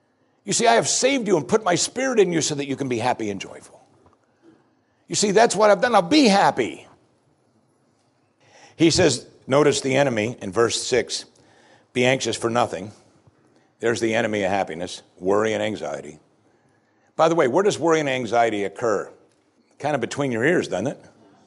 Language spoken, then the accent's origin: English; Pennsylvania, United States; born or raised there